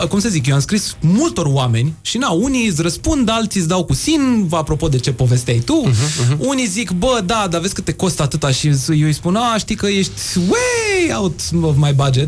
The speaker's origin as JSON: {"language": "Romanian", "country": "Romania", "said": "Am scris pe internet, salut … din România."}